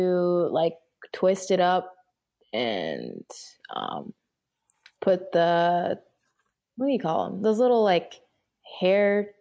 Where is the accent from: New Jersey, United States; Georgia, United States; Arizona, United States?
Georgia, United States; Atlanta; now in Los Angeles, United States; So I currently live in LA, but I'm from Atlanta, Georgia.